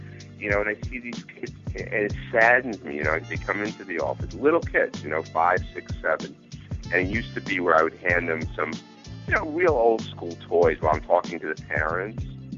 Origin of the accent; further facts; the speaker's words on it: New York City, New York, United States; but I grew up in New York City in a relatively, you know, nice area, you know, Staten Island and stuff.